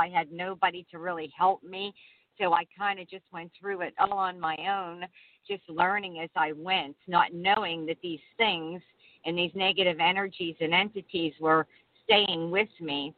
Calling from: Pittsburgh, Pennsylvania, United States; I'm saying hello from Pittsburgh, Pennsylvania. It's beautiful, 60 degrees here, sunny day.

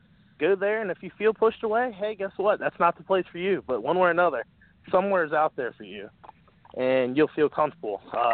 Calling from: Chesapeake, Virginia, United States; I'm in Chesapeake, Virginia.

